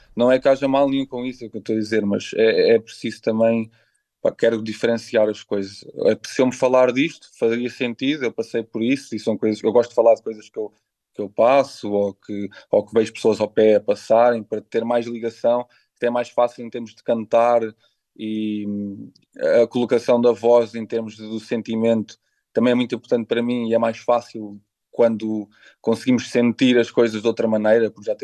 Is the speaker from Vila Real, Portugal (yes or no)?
no; Lisbon, Portugal; Eu sou da Graça, eu nasci na Estefânia. Mas já o meu avô morava naquela casa, a minha avó, a minha mãe, depois o meu pai e eu. Então foi a vida toda ali na Graça.